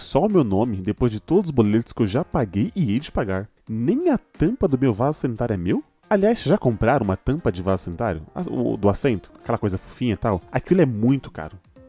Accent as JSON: {"language": "Portuguese", "region": "São Paulo", "country": "Brazil", "tie": "born or raised there", "said": "Como eu fui criado em São Paulo, eu falo E com som de I."}